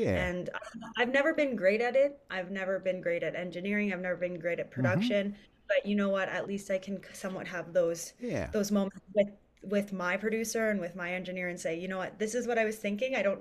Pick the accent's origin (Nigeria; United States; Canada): Canada; Ontario; a lot of us people growing up in Northwestern Ontario, just growing up in Canada